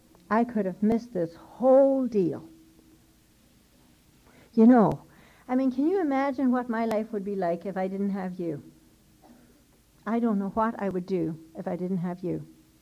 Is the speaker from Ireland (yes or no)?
yes; Ireland; Now, being Irish and very reticent and private and all